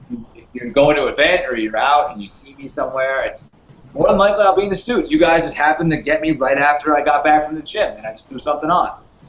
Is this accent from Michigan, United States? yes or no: no; New York, United States; You know, I grew up in New York, and, you know, in New York, you suits constantly